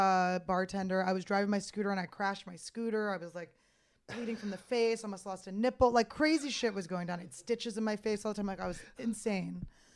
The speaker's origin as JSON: {"language": "English", "town": "Santa Fe", "region": "New Mexico", "country": "United States", "lives_now": "New York, United States", "said": "Which was fun because I came from Santa Fe, New Mexico, where it was like."}